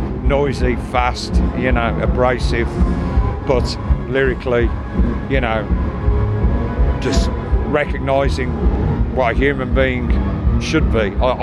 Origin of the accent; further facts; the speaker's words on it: Birmingham, West Midlands, United Kingdom; From Birmingham, UK, central England.